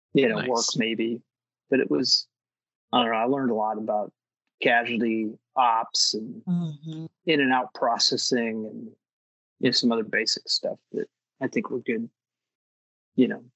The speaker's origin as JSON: {"language": "English", "region": "California", "country": "United States", "tie": "born or raised there", "said": "I grew up in California in the 70s and the 80s."}